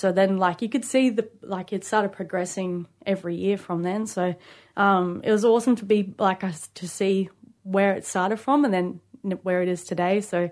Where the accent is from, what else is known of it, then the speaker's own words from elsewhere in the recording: Maroochydore, Queensland, Australia; also born or lived in Nambour; I grew up on Gubbi Gubbi or Kubbi Kubbi country up the coast there. At Maroochydore, I was born in Nambour as well, so that area there, that feels like home for me, yeah.